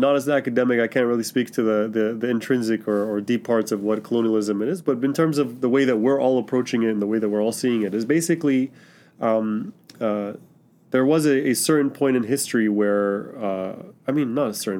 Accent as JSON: {"language": "English", "town": "Mississauga", "region": "Ontario", "country": "Canada", "tie": "born or raised there", "said": "I was born and raised in this country. So I was born in Mississauga. I've been there for the 33 years that I've been alive. I've traveled a little bit and I've worked in other countries, but fundamentally, I've always been here my whole life."}